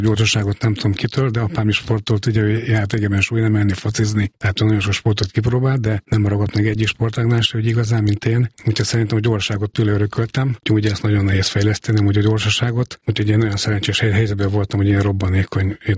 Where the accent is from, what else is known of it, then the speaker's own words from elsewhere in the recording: Miskolc, Borsod-Abaúj-Zemplén, Hungary; born there; Miskolcon születtem 1965-ben